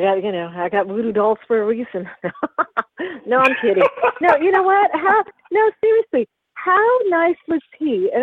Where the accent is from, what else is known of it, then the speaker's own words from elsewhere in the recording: New Mexico, United States; You know I'm from New Mexico.